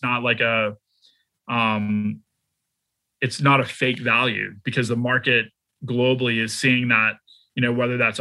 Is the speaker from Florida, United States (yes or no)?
no; Boston, Massachusetts, United States; now in Dallas, United States; I'm from Boston, I live in Dallas